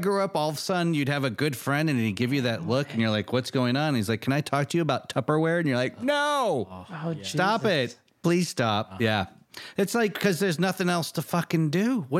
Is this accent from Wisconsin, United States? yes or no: no; Michigan, United States; I grew up in Michigan